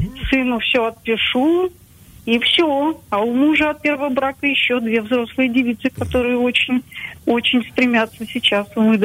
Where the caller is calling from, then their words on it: Moscow, Russia; мне 50 лет. Я звоню вам из Москвы.